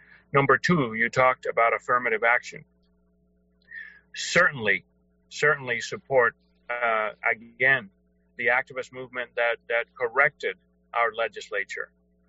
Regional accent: Cuba; now in United States; So I came from Cuba, and I have a very vivid memory of what big government was.

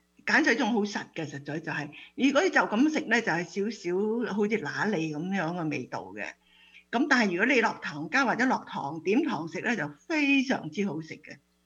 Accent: Guangdong, China; 因為我哋廣東人包嗰啲實啲

